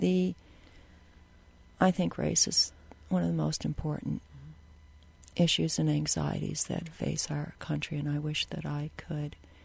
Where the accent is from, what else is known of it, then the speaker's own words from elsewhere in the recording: Chicago, Illinois, United States; I'm from Chicago.